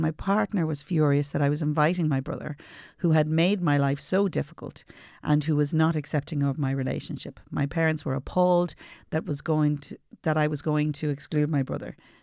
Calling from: New York, United States; So, I am a listener from New York State.

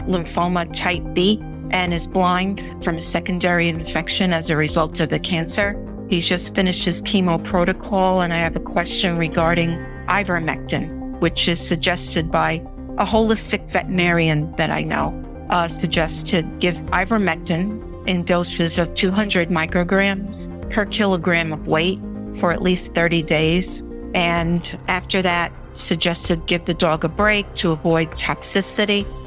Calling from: South Carolina, United States; I'm calling from South Carolina.

